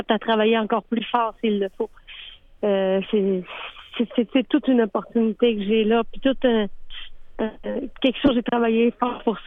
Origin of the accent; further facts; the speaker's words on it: Dolbeau-Mistassini, Quebec, Canada; je suis née, j'ai grandi à Dolbeau-Mistassini dans la même rue que Mario, ses parents.